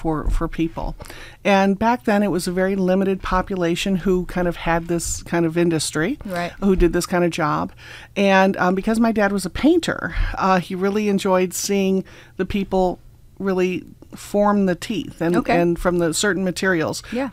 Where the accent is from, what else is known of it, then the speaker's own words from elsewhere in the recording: Midwest, United States; I grew up in the Midwest where mm-hmm. unions are very popular.